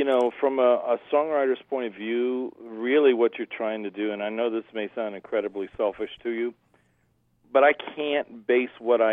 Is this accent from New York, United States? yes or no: yes; New York, United States; I mean, I grew up in New York, so my first love was the Giants.